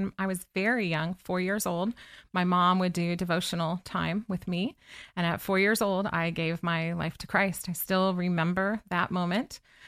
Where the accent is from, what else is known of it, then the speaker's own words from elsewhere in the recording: Brooksville, Florida, United States; Well, my husband, who grew up here, would say I grew up in the sticks. I'm not sure that's a fair assessment of it, but it was a little bit more country life than Orlando is.